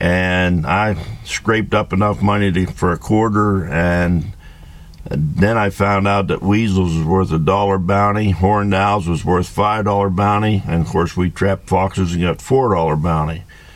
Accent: Carlisle, Pennsylvania, United States; also born or lived in Memphis, Tennessee; And I was born in Memphis, Tennessee. And we finally ended up in Carlisle, Pennsylvania. That was the first place we resided.

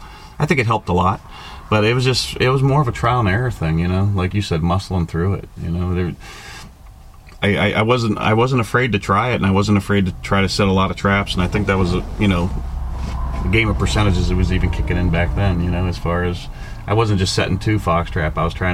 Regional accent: Ohio, United States; Where I grew up in Ohio was on the border of PA and Ohio, about 7 miles

